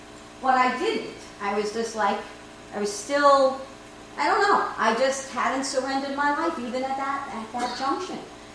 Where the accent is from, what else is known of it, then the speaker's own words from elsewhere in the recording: New York, United States; accent: New York; because I have a New York accent, right? So I fit the part. I can, you know, I can talk New York. I am a New Yorker at heart.